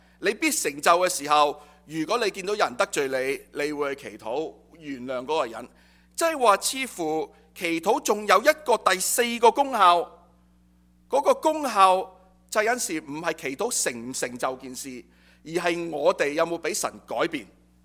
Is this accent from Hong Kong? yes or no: yes; Hong Kong; 作为一个香港土生土长的人